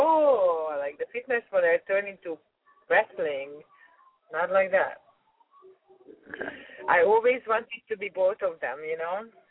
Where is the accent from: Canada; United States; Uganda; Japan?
Canada; I born in Hungary, and I'm a mix of a Hungarian and a German. my mother is a Hungarian and my father is German. I speak both languages. And then I grew up in Canada.